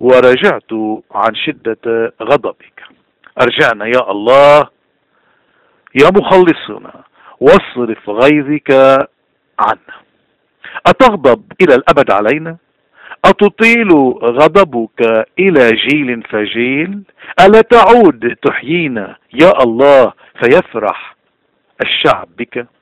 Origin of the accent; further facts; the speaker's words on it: Lebanon; نحن كلبنانيين عنا مشكلة كتير كبيرة اليوم